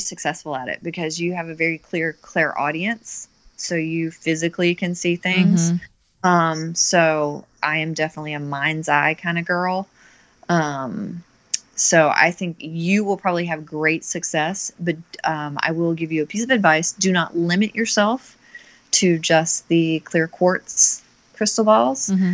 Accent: Florida, United States; accent: Florida; Because I know my accent is terrible. It's that Florida accent.

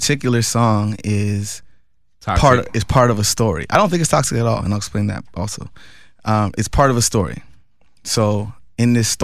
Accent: Toronto, Ontario, Canada; now in Atlanta, United States; that's really where I'm from Scarborough.

